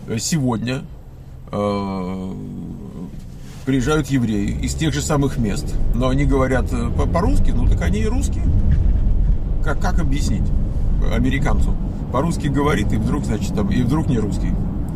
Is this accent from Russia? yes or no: yes; Moscow, Russia; Ну, вот я вот россиянин, прямо из Москвы, из самого, можно сказать, понимаете, эпицентра.